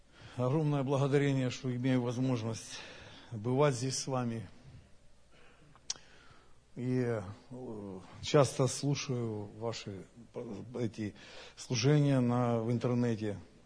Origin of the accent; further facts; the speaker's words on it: Ukraine; я сам с Украины.